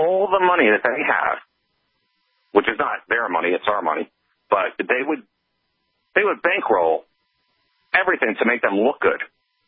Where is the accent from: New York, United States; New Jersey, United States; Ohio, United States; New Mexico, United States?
New York, United States; now in Fort Worth, United States; I'm from New York originally. I was there for 9/11, which was not a good place to be.